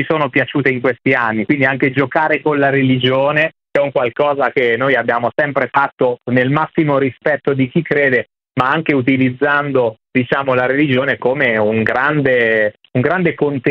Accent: Gubbio, Umbria, Italy; Sud di tutti, vengo da Gubbio, esattamente.

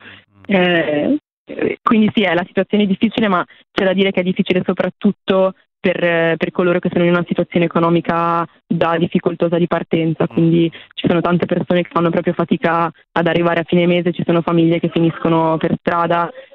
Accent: Milan, Lombardy, Italy; Noi siamo tutti di Milano e lavoriamo tutti

